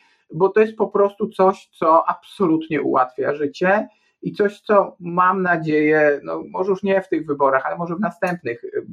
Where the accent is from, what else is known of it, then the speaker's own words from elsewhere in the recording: Warsaw, Masovian Voivodeship, Poland; osobiście jako warszawiak też mam pewien taki niedosyt